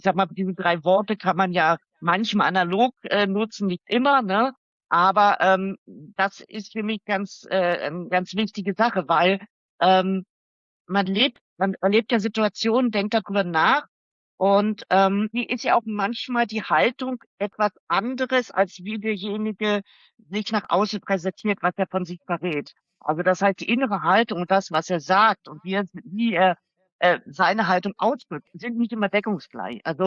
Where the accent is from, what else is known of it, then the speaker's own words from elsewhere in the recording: East Germany, Germany; Ich sage und schreibe gerne, ich bin im Osten aufgewachsen. Ne? Ja. Auch wenn ich beim Mauerfall erst 5 Jahre alt war.